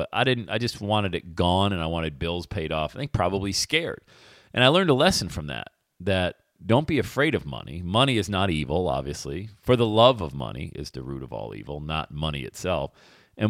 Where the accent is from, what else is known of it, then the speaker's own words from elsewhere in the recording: Bradford, Pennsylvania, United States; Growing up in Bradford, PA, as the youngest of eight kids, single parent family